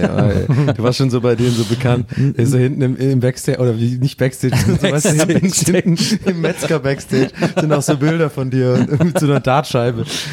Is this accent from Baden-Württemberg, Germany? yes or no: yes; Baden-Württemberg, Germany; die haben auch so einen Keller, so typisch schwäbisch, man hat meistens bei uns h